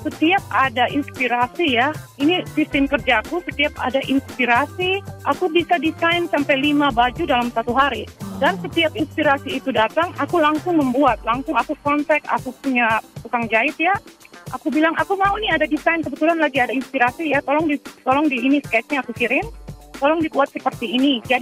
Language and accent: Indonesian; Indonesia; now in New York City, United States; aku kan asal dari Indonesia